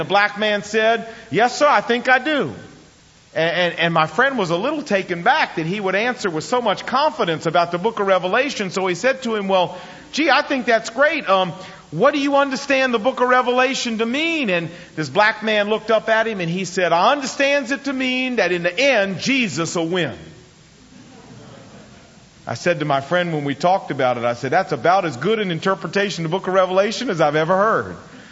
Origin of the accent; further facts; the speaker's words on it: United States; Well, I don't particularly like it either, being an American.